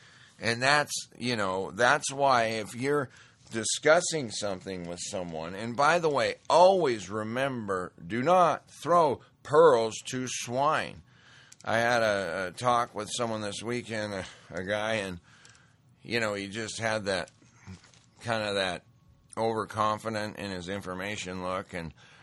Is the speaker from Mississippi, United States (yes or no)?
no; Great Falls, Montana, United States; we went to a dinner back in Great Falls, Montana, my hometown